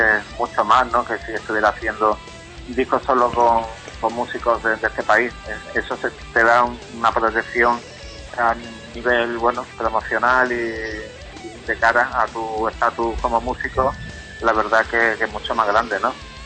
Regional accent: Andalusia, Spain; nosotros hacemos Randaluz porque somos de Andalucía.

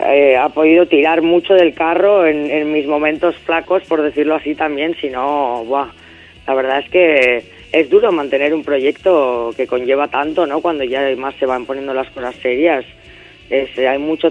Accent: Vitoria, Basque Country, Spain; yo soy de Vitoria, criada en el País Vasco también

